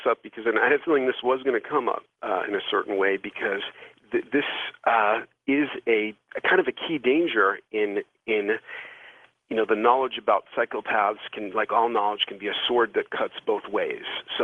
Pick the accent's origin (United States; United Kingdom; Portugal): United Kingdom; England; especially as an English person who's pretty good at reading text